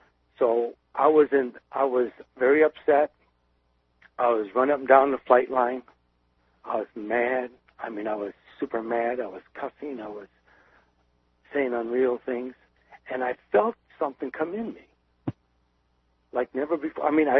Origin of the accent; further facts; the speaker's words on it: Detroit, Michigan, United States; So Danny, I was from Detroit, Michigan.